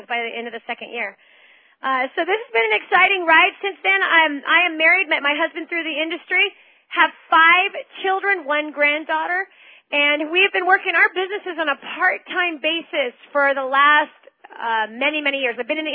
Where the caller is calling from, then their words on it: California, United States; It's now 7 o'clock Pacific Standard Time over here. I'm calling you from Northern California.